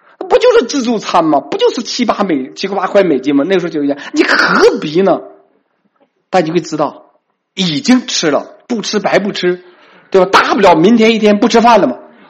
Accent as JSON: {"language": "Chinese", "region": "Northeast China", "country": "China", "said": "咱们东北人哪吃过小笼蒸包"}